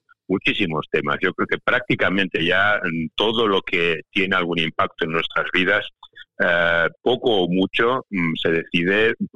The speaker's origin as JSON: {"language": "Spanish", "country": "Spain", "said": "cada vez se tiene más conciencia de que no solo somos españoles, también somos europeos"}